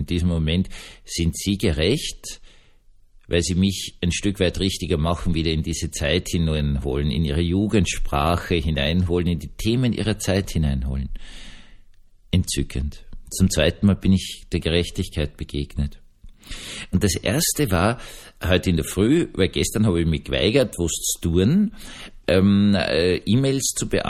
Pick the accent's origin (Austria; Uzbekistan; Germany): Austria; Und jetzt bin ich Österreicher und da gibt es kein